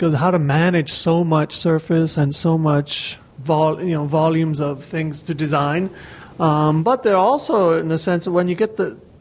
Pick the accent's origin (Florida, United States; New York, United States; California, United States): Florida, United States; Miami; To be honest, because I've grown up in this country, in the United States, I was born in Miami, and this scale of car is aspirational.